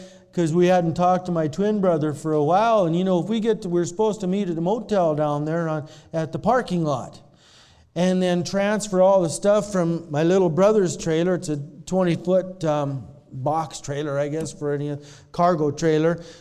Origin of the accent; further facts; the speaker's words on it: Helena, Montana, United States; I'm from Helena. My mom's always been in Helena. All my life, my mom's been in Helena.